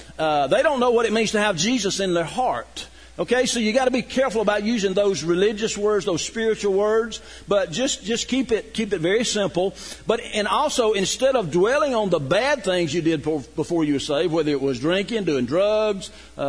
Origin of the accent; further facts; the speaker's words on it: Rome, Georgia, United States; born there; I was born in Rome, Georgia.